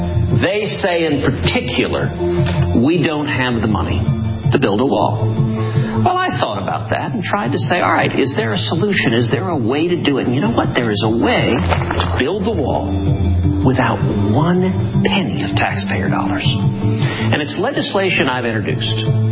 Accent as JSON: {"language": "English", "region": "Texas", "country": "United States", "tie": "born or raised there", "said": "My home state of Texas has 1,200 of those miles."}